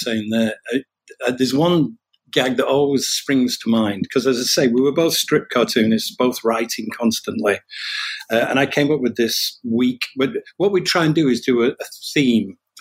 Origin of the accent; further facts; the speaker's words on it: England, United Kingdom; now in United States; I'm originally from England. I'd been in the States since 89.